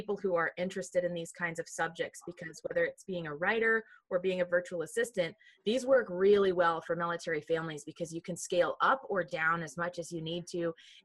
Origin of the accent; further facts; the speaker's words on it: Ohio, United States; also born or lived in Virginia; I grew up in Ohio and then went to college and graduate school in Virginia.